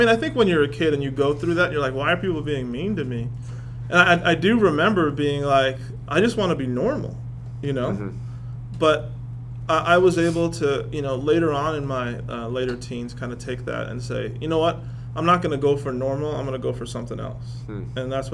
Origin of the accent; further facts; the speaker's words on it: Boston, Massachusetts, United States; also born or lived in Chandigarh, India; Well, I grew up in Boston, Cambridge, and then the suburbs of that area. I was born in Chandigarh, India.